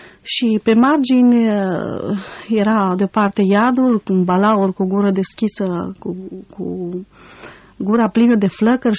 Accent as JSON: {"language": "Romanian", "town": "Călărași", "region": "Călărași County", "country": "Romania", "tie": "born there", "said": "M-am născut în Călăraș, județul Călăraș. Am 32 de ani, 3 copii, băieți toți."}